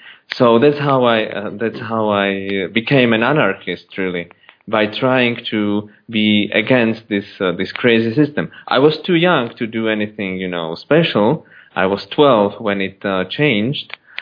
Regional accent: Czechia; English is a second language; I was growing up in Czechoslovakia under the communist rule

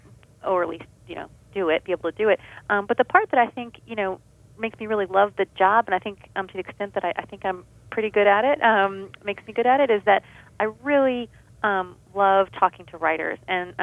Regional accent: the South, United States; I'm from the South and I was not taught to be demanding money of people

